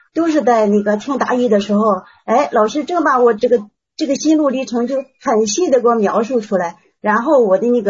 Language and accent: Chinese; Qingdao, Shandong, China; 是山东青岛平住的老师。